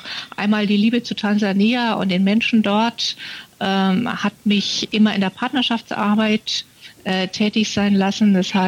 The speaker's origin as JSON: {"language": "German", "town": "Munich", "region": "Bavaria", "country": "Germany", "tie": "born there", "also_born_or_lived": "Tanzania", "said": "ich bin geborene Münchnerin, gelernte Theologin, bin als bayerische Pfarrerin 5 Jahre lang in Tansania gewesen"}